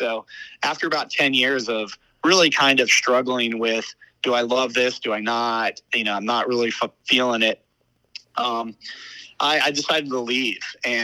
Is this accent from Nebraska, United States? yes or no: yes; Omaha, Nebraska, United States; Yeah, so I grew up in Omaha, Nebraska, and a long ways away.